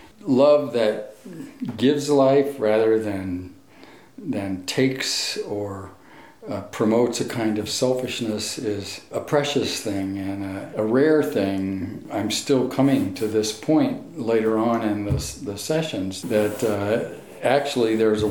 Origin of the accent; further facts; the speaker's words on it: Valparaiso, Indiana, United States; from Valparaiso, Indiana